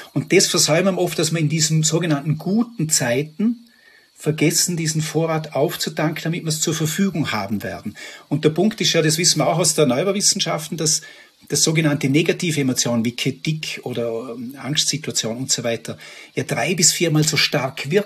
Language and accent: German; Vorarlberg, Austria; Und bei uns in Vorarlberg sagt man dann viel so, ja, moll, Gott schau, man lebt